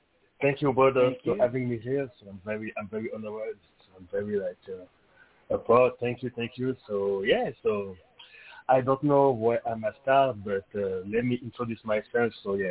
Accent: Switzerland; I was born and raised in Switzerland, but I was like traveling in Africa, like, you know, like in the summertime when I was kid, like, you know, like visiting my family and everything. So, you know, like my main culture is kind of like mixed

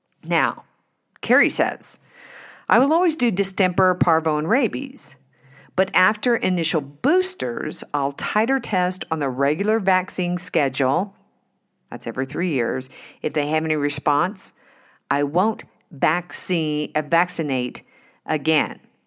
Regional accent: Oklahoma, United States; So I have been, even though I'm from Oklahoma, he was from Oklahoma.

